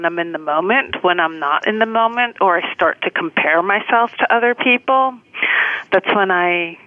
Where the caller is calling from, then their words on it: New York City, New York, United States; I'm calling from New York City.